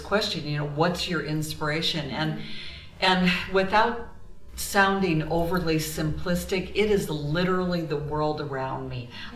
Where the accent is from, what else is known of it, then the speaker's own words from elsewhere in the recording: Michigan, United States; Well, originally, we're both from Michigan.